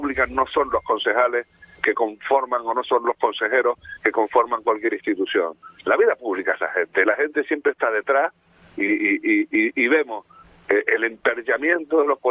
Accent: Canary Islands, Spain; cuidado que yo soy muy canario, me siento muy canario

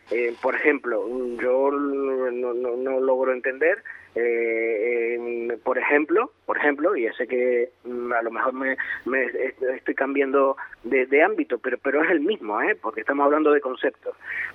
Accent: Spain; yo como español no siento odio hacia nadie del territorio de España

